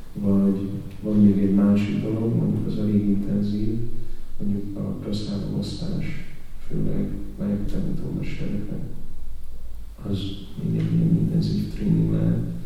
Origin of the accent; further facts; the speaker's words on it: Hungary; Hogy igazából milyen szerencsések vagyunk, mert most itt megszülettünk Magyarországon, felnőttünk